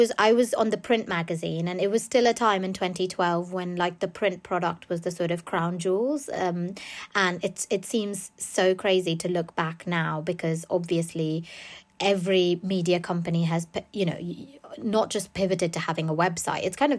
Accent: India; now in United Kingdom; I didn't grow up in the UK. I grew up in India, so I'd not really been embedded in the news media of the UK

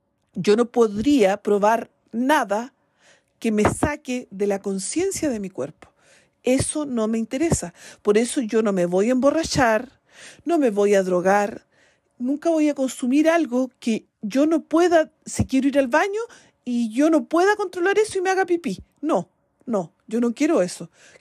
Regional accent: Chile; Bueno, soy chilena, es parte de la vida.

